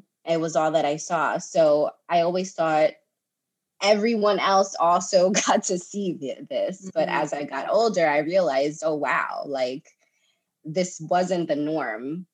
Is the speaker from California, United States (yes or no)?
no; Queens, New York, United States; So I was born and raised in Queens. My mother, she's Dominican. I was born and raised in Queens.